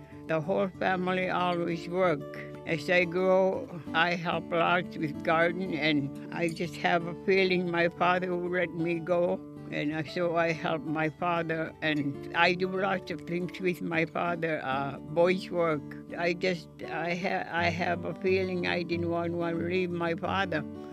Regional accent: Alaska, United States; English is a second language; I was born in Czechtulik, and I born February 22. I just become 90 years old last February. I know much about Eskimo life

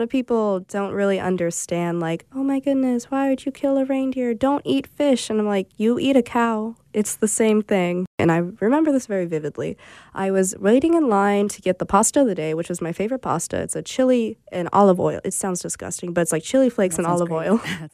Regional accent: Alaska, United States; People thought it was cool that I was from Alaska. I became the trademark Alaskan person. Then when people found out I was a Inupiaq, they were like, wow, you guys are real?

